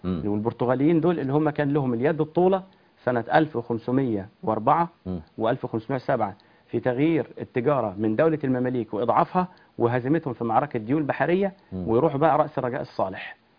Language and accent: Arabic; Egypt; إحنا كمصريين